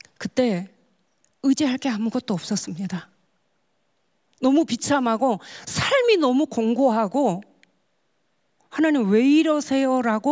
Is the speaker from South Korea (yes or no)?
yes; Wando, South Jeolla, South Korea; 저는 고향이 완도입니다. 완도는요, 우상이 굉장히 심한 지역입니다.